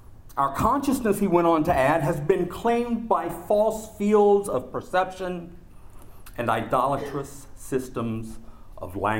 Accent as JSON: {"language": "English", "region": "West Virginia", "country": "United States", "accent": "Appalachian", "said": "because I'm from West Virginia, I'm liable at any time to lapse into a thick, mostly unintelligible Appalachian accent."}